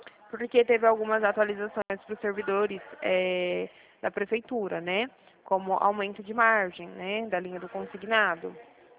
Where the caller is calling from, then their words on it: Presidente Prudente, São Paulo, Brazil; Eu falo de Presidente Prudente, tá? Da Central de Atendimento.